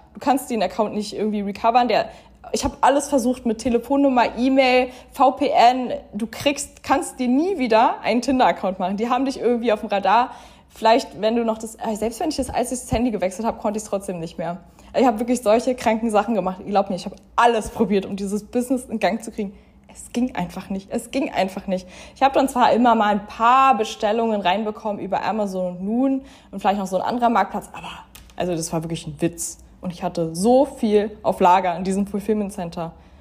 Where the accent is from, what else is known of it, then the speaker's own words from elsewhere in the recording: Berlin, Germany; die Leute um mich herum in Berlin, in meiner Heimat, haben das schon gesehen